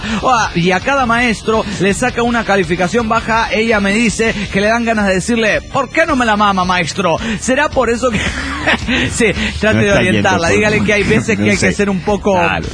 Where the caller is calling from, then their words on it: Trelew, Chubut, Argentina; el argentino de Trelew, Argentina.